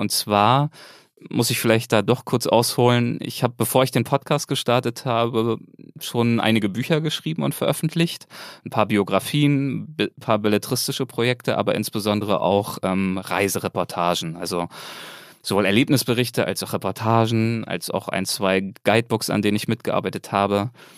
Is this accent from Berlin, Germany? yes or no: yes; Berlin, Germany; eher behütet aufgewachsen bin in Berlin. Mutter Erzieherin, Vater Polizist